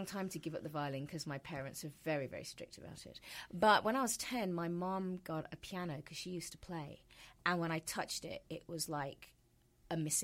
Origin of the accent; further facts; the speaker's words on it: East Midlands, United Kingdom; moved away; I'm from the UK originally. Mm-hmm. Yeah, right, very beautiful part of the UK, Derbyshire and Leicestershire, which is right in the centre of the country.